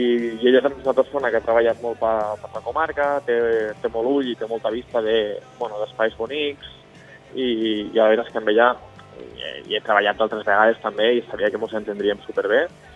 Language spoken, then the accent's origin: Catalan; Flix, Catalonia, Spain; perquè jo soc de Flix i per mi és una manera de... Bueno, és natural, no? D'ensenyar a casa meua